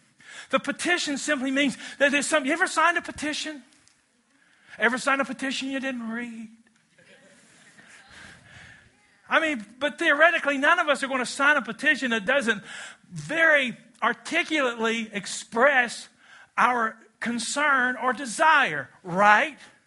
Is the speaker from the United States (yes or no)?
yes; Kentucky, United States; Now, I'm from Kentucky. Our state motto is the home of fast women and beautiful horses.